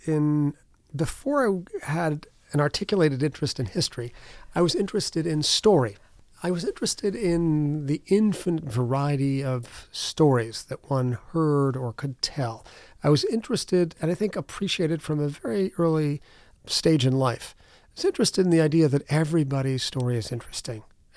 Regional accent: Scranton, Pennsylvania, United States; And as a young kid growing up in Scranton, I was exposed to artists, intellectuals, writers here in Scranton, Pennsylvania.

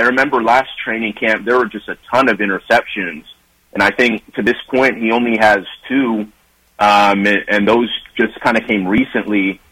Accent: Seattle, Washington, United States; my expectations are really high because I'm from Seattle, so.

